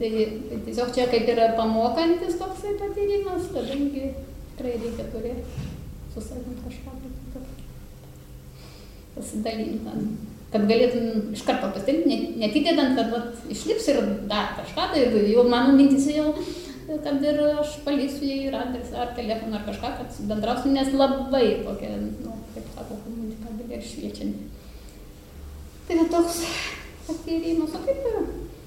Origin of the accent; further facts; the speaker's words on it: United States; Lithuanian is a second language; now in Lithuania; aš sakau, manau, kad nevietinė, iš kažkur atvykau, taip, sakau, aš iš Amerikos.